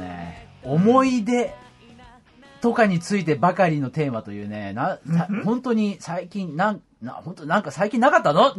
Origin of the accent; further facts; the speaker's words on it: Saitama, Japan; 僕埼玉県出身ですけど、